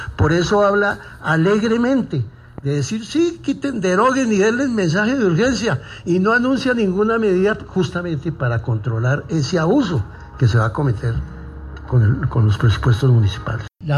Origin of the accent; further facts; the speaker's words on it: Zipaquirá, Cundinamarca, Colombia; Yo fui alcalde del 2001 al 2003 en mi ciudad natal, en Zipaquirá, y ya existía.